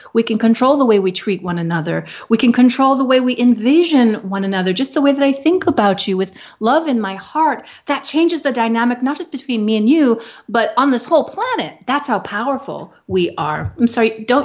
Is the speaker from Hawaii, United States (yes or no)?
yes; Hawaii, United States; Well, you know, I'm from Hawaii. I was born and raised in Hawaii, where we have that leper colony.